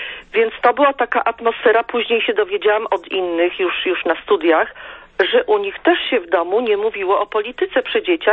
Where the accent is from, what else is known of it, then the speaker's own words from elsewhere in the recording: Subcarpathian Voivodeship, Poland; właściwie to my pochodzimy z Podkarpacia, chociaż nasz tata z Krakowa, ale my nic nie wiedziałyśmy o naszej rodzinie.